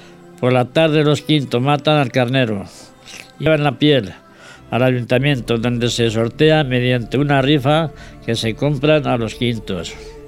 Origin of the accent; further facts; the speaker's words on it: San Juan de la Nava, Castile and León, Spain; hablamos de la historia de mi pueblo, San Juan de la Nava. Un pueblo pequeño, a unos 500 habitantes, situado en la provincia de Ávila, a 30 kilómetros de la ciudad.